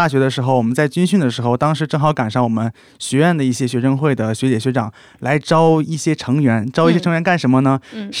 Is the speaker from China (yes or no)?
yes; Inner Mongolia, China; also born or lived in Dalian; now in United States; 我呢家乡来自于内蒙古，然后在锡林郭勒大草原上。